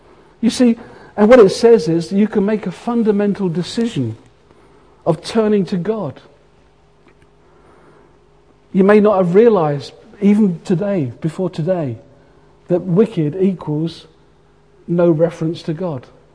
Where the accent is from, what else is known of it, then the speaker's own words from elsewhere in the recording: United Kingdom; Or just nod your head, because I know we're British.